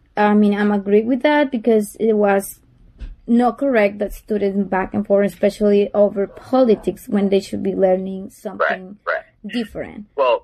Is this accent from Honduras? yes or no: yes; Honduras; now in United States; I'm telling you, I'm from Honduras, I'm a U.S. citizen, but I admire this country and I love this country.